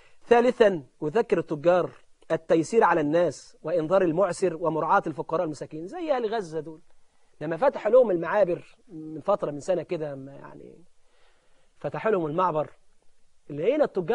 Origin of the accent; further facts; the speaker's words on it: Egypt; واحنا عندنا في مصر الحمد لله